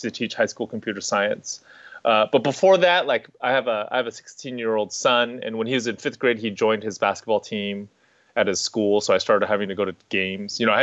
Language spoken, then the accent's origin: English; California, United States; and I grew up in the Bay Area.